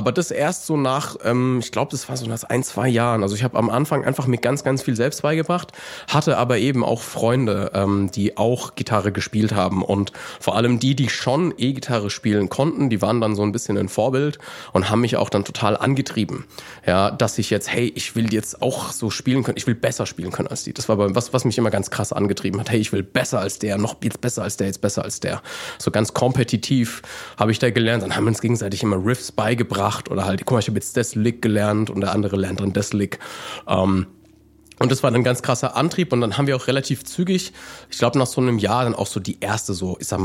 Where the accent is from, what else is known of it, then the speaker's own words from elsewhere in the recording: Bensheim, Hesse, Germany; Bin ich jetzt schon 27 oder bin ich schon 28? 27 stimmt schon. Komme aus Bensheim. Das ist ein bisschen südlich von Frankfurt. So ungefähr die schönste Stadt so hier in der Region.